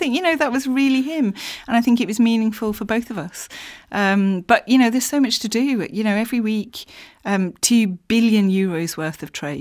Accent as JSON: {"language": "English", "region": "North West England", "country": "United Kingdom", "tie": "born or raised there", "said": "So I grew up in West Cumbria. So on the edge of the Lake District, but it was a really, really beautiful. When I was growing up there, it was the end of the sort of mining period."}